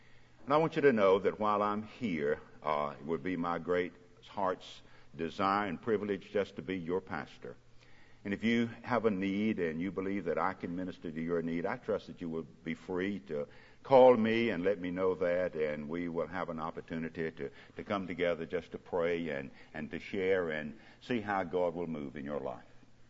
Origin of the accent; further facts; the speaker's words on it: the South, United States; I really didn't know how to answer that, but I fessed up, "Yes, I'm from the South."